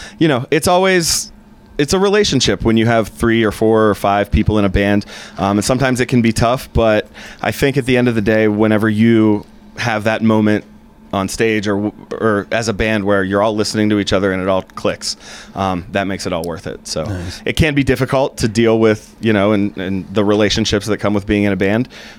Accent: Lower Burrell, Pennsylvania, United States; I am from Lower Borough, Pennsylvania.

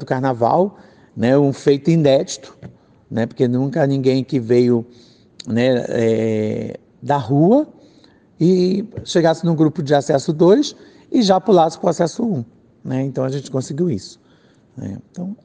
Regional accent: São Gonçalo, Rio de Janeiro, Brazil; now in São Paulo, Brazil; Então, eu comecei em São Gonçalo, né? Comecei na Viradouro, eu sou do Rio, sou de São Gonçalo, e parti para São Paulo

